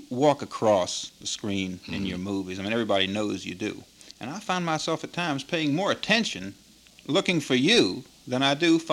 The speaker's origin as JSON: {"language": "English", "town": "Greensboro", "region": "North Carolina", "country": "United States", "tie": "born or raised there", "lives_now": "New York, United States", "said": "in my hometown in Greensboro, North Carolina"}